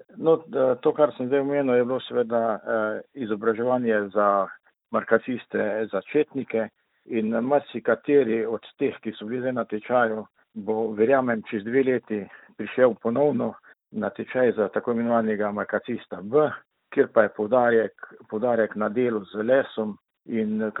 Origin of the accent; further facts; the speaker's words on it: Carinthia, Slovenia; Še posebej kot Korošec se veselim